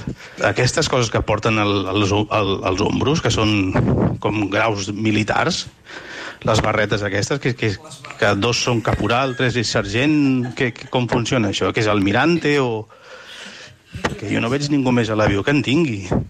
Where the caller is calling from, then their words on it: Barcelona, Catalonia, Spain; de l'Eixample.